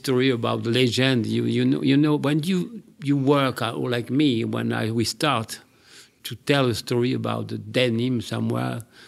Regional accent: Mazamet, Occitania, France; English is a second language; now in United States; Oh, I was in the south of France.

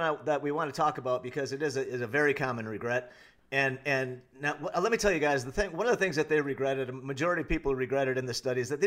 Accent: Illinois, United States; You know, I remember in the Midwest, we're from Northern Illinois

